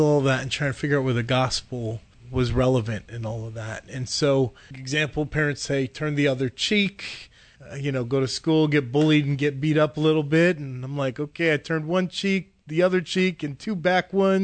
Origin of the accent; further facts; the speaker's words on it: Connecticut, United States; Well, I grew up in Eastern Connecticut, and the thing about the New England states is it used to be the place where innovation rested.